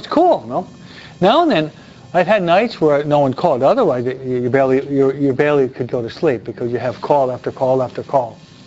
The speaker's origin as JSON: {"language": "English", "town": "Detroit", "region": "Michigan", "country": "United States", "tie": "born there", "said": "I was born in Detroit. I only lived there 2 years, but almost all of my relatives still live there."}